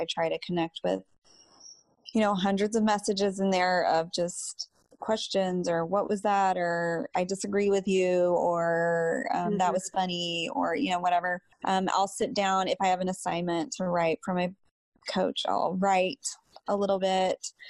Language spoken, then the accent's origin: English; Texas, United States; We pass around a dish towel, as my Texan roots have taught me.